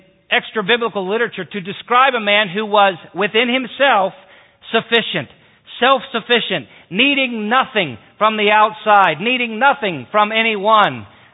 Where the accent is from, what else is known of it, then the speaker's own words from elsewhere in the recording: Glen Burnie, Maryland, United States; The minister I grew up in Glen Burnie, the man who married Dana